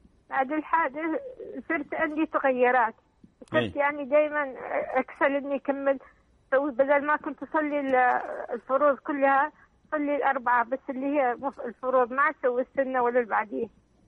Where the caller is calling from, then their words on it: Abu Dhabi, United Arab Emirates; من أبو ظبي